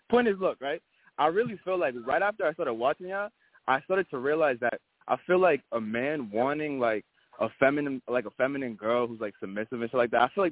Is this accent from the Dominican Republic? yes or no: no; New York, United States; I'm from New York. Like, I'm just straight from Queens.